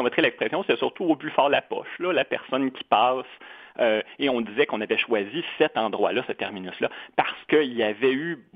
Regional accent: Quebec, Canada; chez nous, au Québec

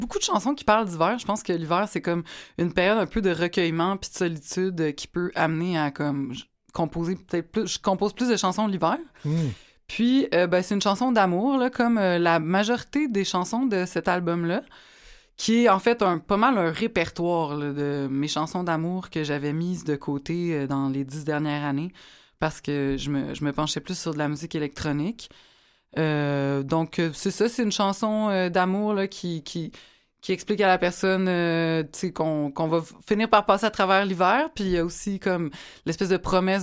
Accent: Repentigny, Quebec, Canada; Ben moi, je viens de Repentigny.

